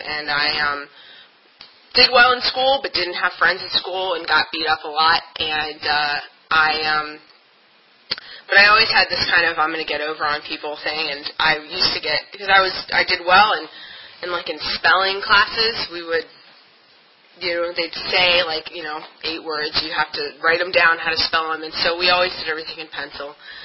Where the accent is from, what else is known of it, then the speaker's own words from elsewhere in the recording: Washington, District of Columbia, United States; And I'm a born and raised Washingtonian. I grew up on Capitol Hill.